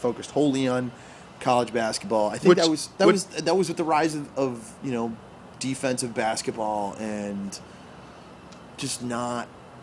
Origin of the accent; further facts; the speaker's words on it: Buffalo, New York, United States; The great heartbreak of my life is that I grew up in Buffalo, New York, without the love of a good NBA team